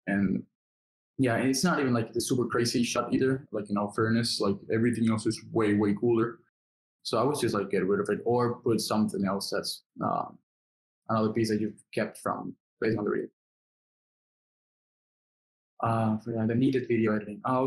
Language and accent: English; Dominican Republic; because I'm from the Dominican Republic, so we played in Latin America